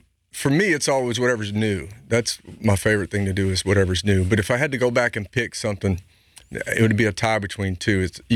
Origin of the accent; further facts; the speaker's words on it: Louisiana, United States; I do a lot of redneck stuff all the time. I'm from Louisiana.